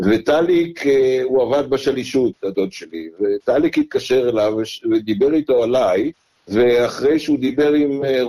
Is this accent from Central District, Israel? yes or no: no; Heftziba, Northern District, Israel; moved away as an adult; also born or lived in Jerusalem; now in Australia; נולדתי בירושלים ב-1951, אפריל 1951. גדלתי כל חיי עד גיל 27 בקיבוץ חפציבה בעמק ישראל המזרחי.